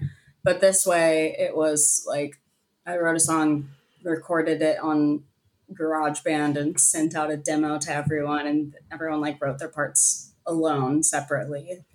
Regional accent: Houston, Texas, United States; Kendall and I grew up together in Houston.

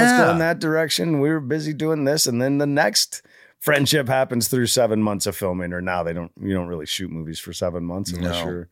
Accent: Virginia, United States; He's from Virginia. I'm from Virginia.

